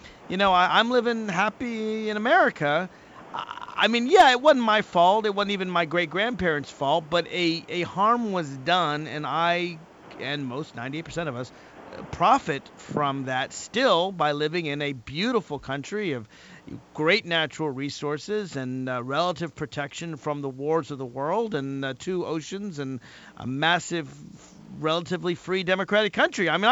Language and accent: English; Nashville, Tennessee, United States; As you know, I grew up in Nashville, Tennessee. I'm Jewish